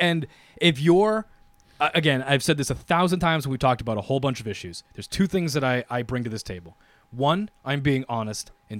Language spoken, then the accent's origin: English; Ireland; I mean, I'm Irish. Oh, you like to drink.